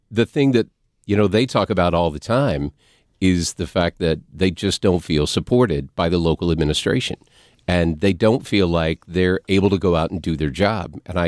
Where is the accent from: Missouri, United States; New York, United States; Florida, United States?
Missouri, United States; St. Louis; But we say we're from St. Louis.